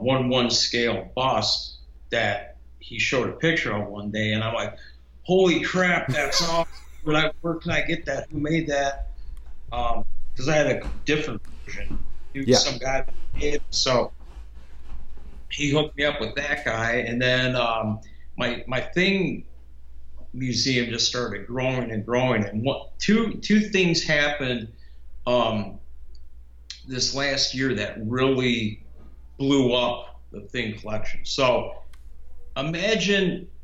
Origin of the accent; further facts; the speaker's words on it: Illinois, United States; I'm from Chicago area, so I got this property up there